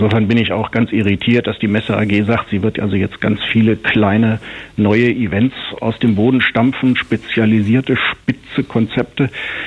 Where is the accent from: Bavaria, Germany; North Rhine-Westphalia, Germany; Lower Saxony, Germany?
Lower Saxony, Germany; Hanover; ich bin ja Hannoveraner.